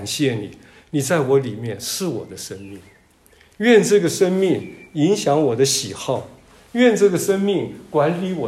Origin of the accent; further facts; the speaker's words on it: Taiwan; 我小的时候在台湾我们乡下的一个小镇那个小镇呢有人讲有一点像浙江奉化的溪口镇，我住的那个地方，那是一条溪，有个山谷很漂亮